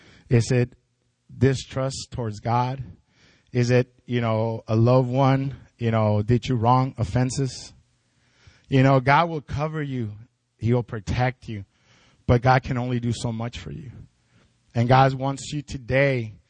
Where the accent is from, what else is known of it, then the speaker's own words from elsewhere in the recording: El Paso, Texas, United States; I remember I'm from El Paso and I couldn't drive to El Paso.